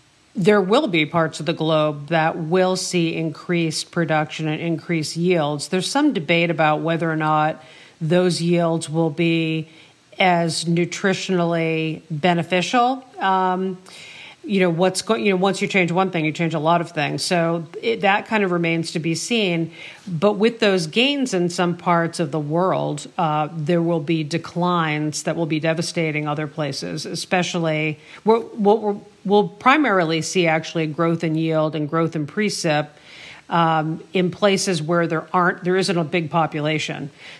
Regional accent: New England, United States; I was born in New England and coming back here. And just looking at the winters, the skies used to be blue a lot when I was growing up

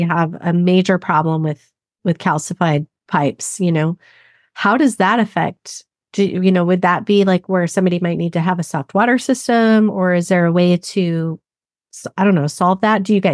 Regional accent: Arizona, United States; So yeah, I'm from Arizona. So originally from Arizona, so that AC issues are definitely a theme there.

